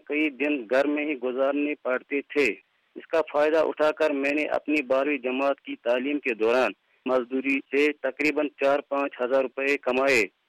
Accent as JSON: {"language": "Urdu", "town": "Sopore", "region": "Jammu and Kashmir", "country": "India", "said": "میں بوٹنگو سوپور کشمیر کا رہنے والا ہوں. پیشے سے میں ایک سرکاری اسکول میں مدرس ہوں. اسکولی ریکارڈ کے مطابق میرا جنم 19 جنوری 1977 عیسوی کو ایک پسماندہ خاندان میں ہوا."}